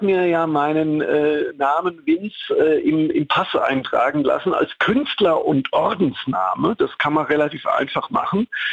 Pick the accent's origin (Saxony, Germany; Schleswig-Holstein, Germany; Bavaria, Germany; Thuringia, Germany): Bavaria, Germany; Amorbach; Ich bin wirklich so richtig auf dem Land groß geworden. Also Amorbach ist ja zwar eine Stadt, aber 4000 Einwohner.